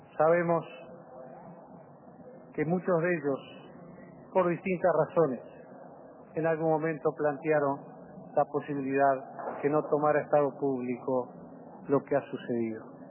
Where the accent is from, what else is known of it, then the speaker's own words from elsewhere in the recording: Uruguay; Uruguayos somos todos uruguayos